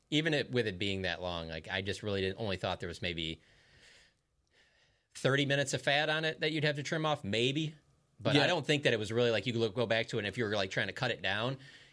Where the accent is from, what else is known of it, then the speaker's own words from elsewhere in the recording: Detroit, Michigan, United States; I grew up in Detroit. I'm still a Detroit sports fan.